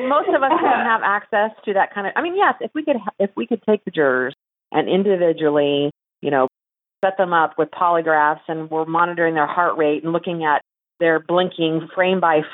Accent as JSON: {"language": "English", "country": "Finland", "tie": "born or raised there", "first_language": "Finnish", "second_language": "English", "said": "but I was pretty much raised in Finland. My parents are Finnish. I'm first generation. Finnish was my first language."}